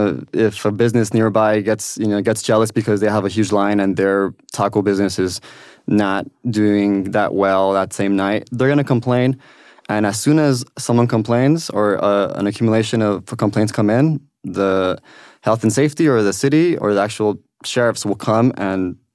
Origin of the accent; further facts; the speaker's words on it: East Los Angeles, California, United States; East Los Angeles, because that's my hometown. Like, that's where I was born and raised, and I walked Whittier Boulevard, historic Whittier Boulevard